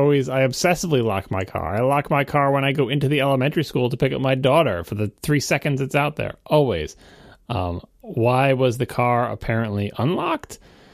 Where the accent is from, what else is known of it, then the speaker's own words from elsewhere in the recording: New York, United States; I lock the house, I lock the car, I lock everything. I'm from New York. It's like what I do, right?